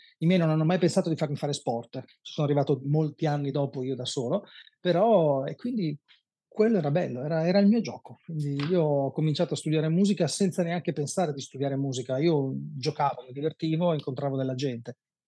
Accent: Trentino-Alto Adige, Italy; io sono originario del Trentino Alto Adige

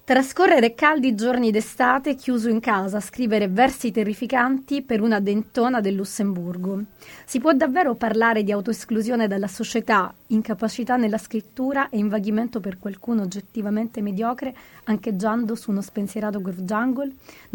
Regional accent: Messina, Sicily, Italy; la mia città d'origine, Messina.

